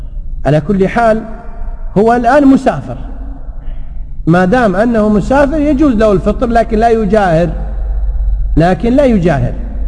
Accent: Kuwait; يعني سافر ضحى يوم العيد عندنا في الكويت ووصل يوم 30 في مصر

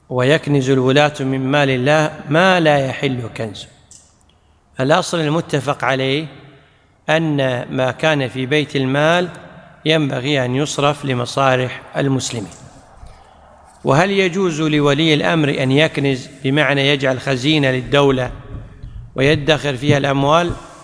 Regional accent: Kuwait; يعني مثل عندنا في الكويت،

